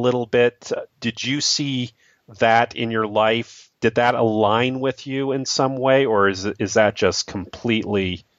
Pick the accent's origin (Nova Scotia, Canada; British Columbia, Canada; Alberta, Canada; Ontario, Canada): Alberta, Canada; Calgary; I grew up in Calgary, Alberta, Canada, and I consider that to be part of the so-called Book of Mormon Belt.